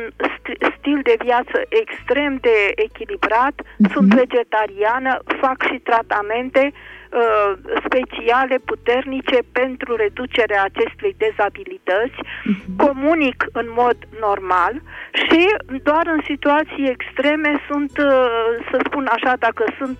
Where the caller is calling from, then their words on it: Piatra Neamț, Neamț County, Romania; din Piatra Neamț.